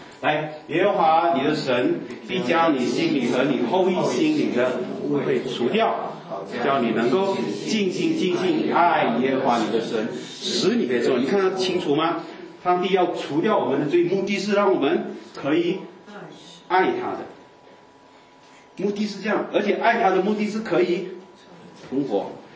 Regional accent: China; 反正我们中国人啊，你看信耶稣那样坏脾气哈

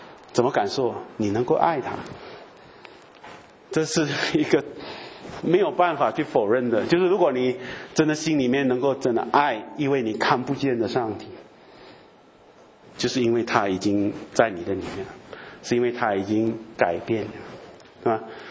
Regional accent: China; 我们中国人也说嘛，我们不要逆天行道

